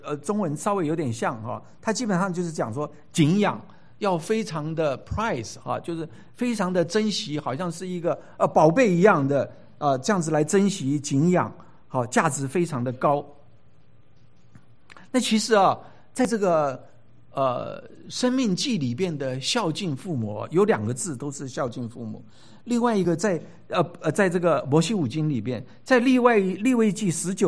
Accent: China; 对我们中国人来讲

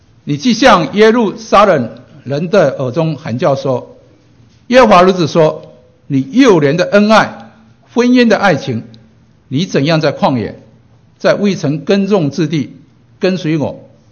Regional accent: China; born there; 我自己出生在中国，1962年，那时我正在读小学六年级。

